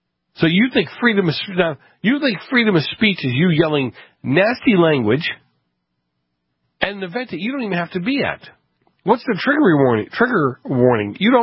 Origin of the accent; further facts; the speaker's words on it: Massachusetts, United States; the UMass Amherst, Massachusetts, again, my home state